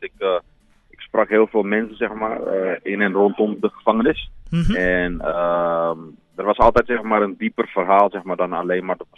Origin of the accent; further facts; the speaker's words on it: Netherlands; Ik kom gewoon uit Nederland. Ik ben daar geboren en getogen.